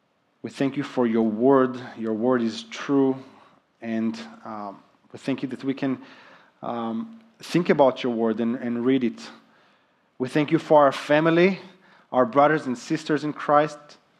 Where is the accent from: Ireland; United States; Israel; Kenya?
Israel; I was a very energetic, athletic young boy growing up in Israel